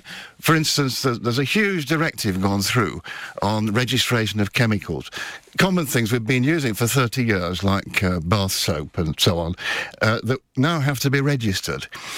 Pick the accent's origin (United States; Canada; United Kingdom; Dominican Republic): United Kingdom; Oldham, North West England; I come from Oldham.